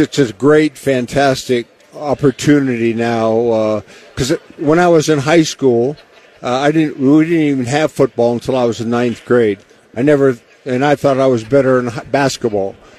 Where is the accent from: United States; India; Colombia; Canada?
United States; Warren, Ohio; because I'm from Warren Youngstown area.